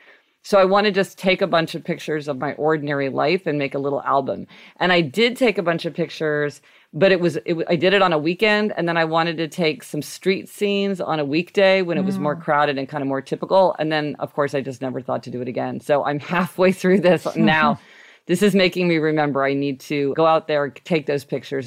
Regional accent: Kansas City, Missouri, United States; I grew up driving in Kansas City. It's a lot easier to drive in Kansas City than in New York City.

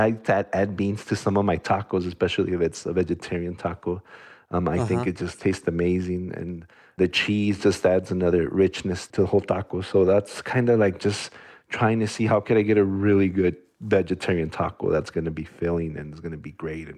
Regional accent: El Paso, Texas, United States; born there; Even though I was born here in El Paso, my parents are from Mexico.

